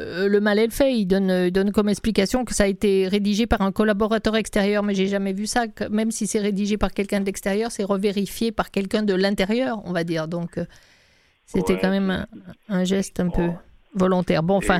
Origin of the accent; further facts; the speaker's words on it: France; je suis française et l'anglais n'est pas ma langue.